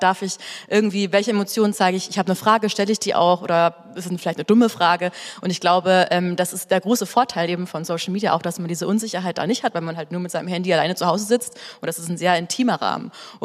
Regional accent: Bavaria, Germany; Ich komme eigentlich aus der Grenze zu Österreich, eher so aus Bayern.

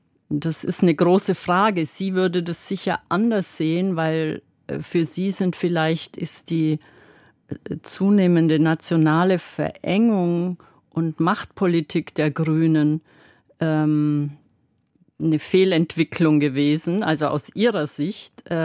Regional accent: Bavaria, Germany; weil ich bin im Allgäu aufgewachsen.

